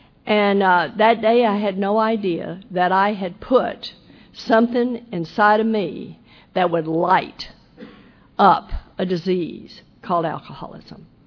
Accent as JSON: {"language": "English", "region": "Texas", "country": "United States", "said": "I'm like, I can't do this. I am a hick from Texas."}